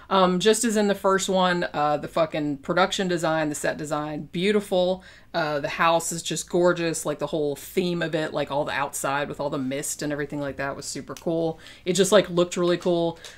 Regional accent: United States; it wasn't too distracting for me as an American

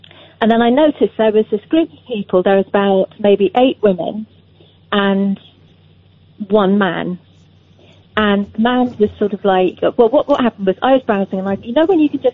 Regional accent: Kew, London, United Kingdom; From Kew.

